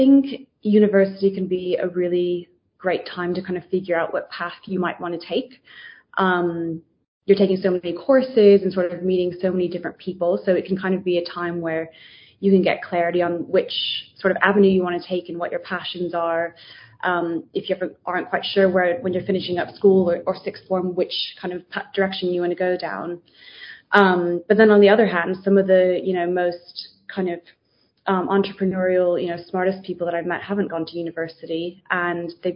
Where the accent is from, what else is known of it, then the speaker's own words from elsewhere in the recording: East Coast, United States; now in London, United Kingdom; I grew up in America on the East Coast in a very sort of small sheltered community. So I was one of seven siblings. We were homeschooled.